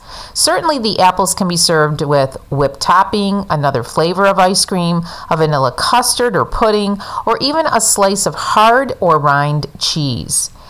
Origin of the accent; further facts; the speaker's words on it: New York, United States; In my home state of New York, there are over 25 varieties of apples.